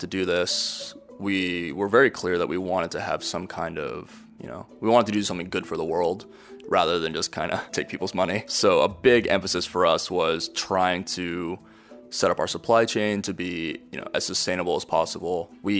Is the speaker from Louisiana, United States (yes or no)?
no; Honolulu, Hawaii, United States; So I'm born and raised in Honolulu in Hawaii and grew up, you know, going to the beach, grew up spending time in the ocean.